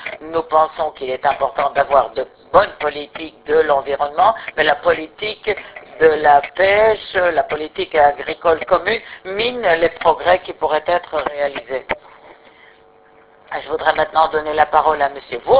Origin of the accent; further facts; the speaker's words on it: Scotland, United Kingdom; Oui, je viens du Royaume-Uni. Je viens d'Écosse, pour préciser.